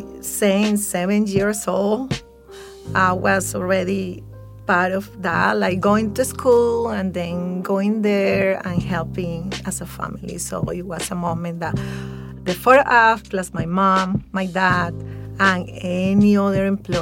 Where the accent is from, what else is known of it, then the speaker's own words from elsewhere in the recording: Venezuela; English is a second language; I'm from Venezuela. I'm coming from a worker, relative, big family, and the third of four kids.